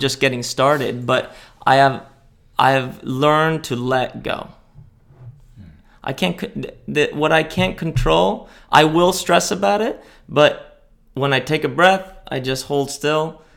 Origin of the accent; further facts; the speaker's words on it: Spain; now in United States; I speak Spanish because I grew up in Spain, went to school in Spain.